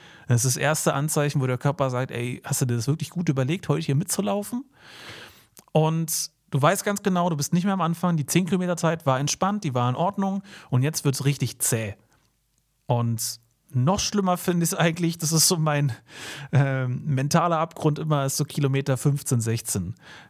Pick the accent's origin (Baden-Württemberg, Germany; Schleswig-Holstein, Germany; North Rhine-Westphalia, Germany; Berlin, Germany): Berlin, Germany; Alle so Berlin und Umgebung, in meiner Heimat, so 3-Seen-Lauf in Semlin.